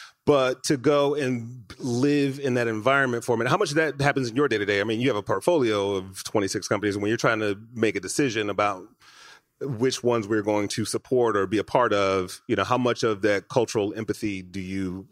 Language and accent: English; Detroit, Michigan, United States; I grew up in Michigan, right? In Detroit.